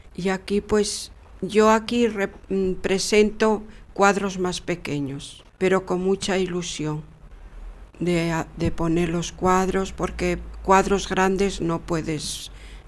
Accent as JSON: {"language": "Spanish", "town": "Sama de Langreo", "region": "Asturias", "country": "Spain", "tie": "born or raised there", "said": "nosotros allá en mi pueblo, en Sama de Langreo, teníamos un vecino que era pintor"}